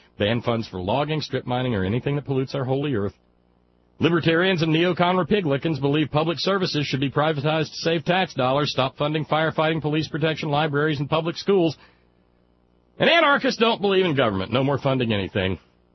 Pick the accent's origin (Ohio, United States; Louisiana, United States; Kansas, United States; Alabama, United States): Alabama, United States; But I know at least the Southern Baptists back where I grew up in Alabama's 5th District